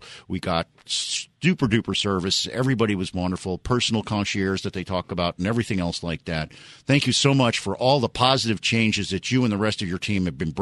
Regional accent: Miami, Florida, United States; I remember I lived away from Miami. I grew up in Miami. Most of my friends were in Miami.

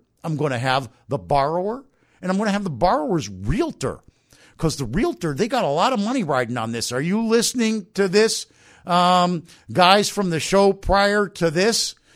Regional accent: Miami, Florida, United States; I grew up in Miami, and I just proved it.

